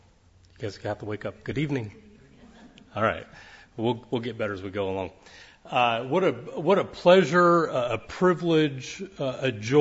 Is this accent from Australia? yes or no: no; Seattle, Washington, United States; I was born and raised in Seattle, and directly across the water from Seattle is a Navy base called Bremerton.